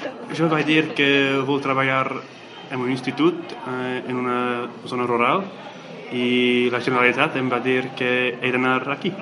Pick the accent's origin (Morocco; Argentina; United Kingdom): United Kingdom; Rugby, West Midlands; Catalan is a second language; now in Agramunt, Spain; Soc d'un poble que es diu Rugby, a Anglaterra